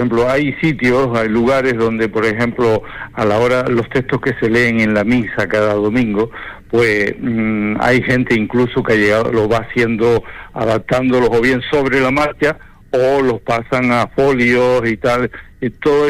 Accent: Canary Islands, Spain; accent: Canarian; Sino con mi lenguaje, con mi forma de hablar canaria.

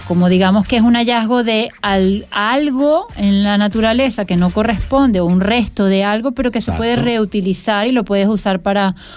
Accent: Venezuela; now in Fuerteventura, Spain; Yo vengo de Venezuela.

